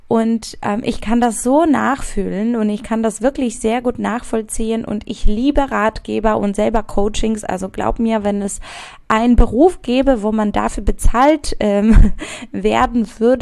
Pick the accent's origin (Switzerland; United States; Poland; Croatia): Poland; German is a second language; moved away as an adult; now in Germany; Ich komme ursprünglich aus Polen und bin erst nach dem Abitur nach Deutschland ausgewandert und habe also meine ganze Kindheit in Polen verbracht